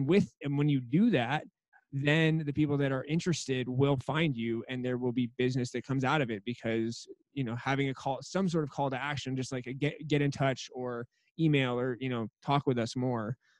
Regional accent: La Jolla, California, United States; And yeah, so like I grew up in La Jolla, California for the first 12 years. And yeah, we were in a little redwood forest cabin.

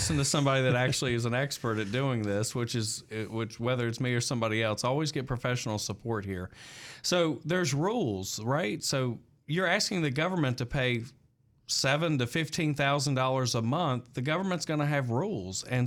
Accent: the South, United States; accent: Southern; Now, I'm from the South. That's the accent, right?

